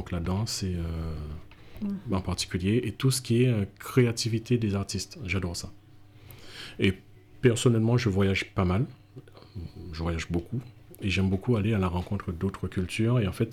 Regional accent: Guadeloupe; now in Toulouse, France; Je viens de la Guadeloupe et ça fait 24 ans maintenant que je suis ici.

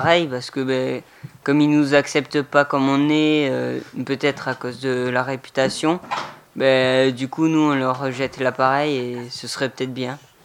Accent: Nouvelle-Aquitaine, France; Moi, je viens du Lot-et-Garonne, d'un petit endroit appelé Almance-du-Drôt. C'est très perdu.

